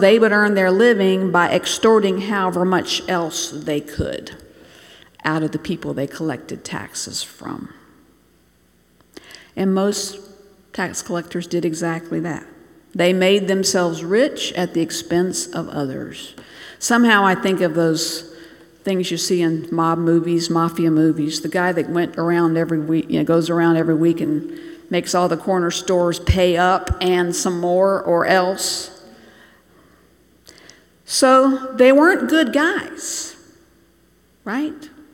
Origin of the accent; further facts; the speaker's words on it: Bangladesh; my memories growing up in Bangladesh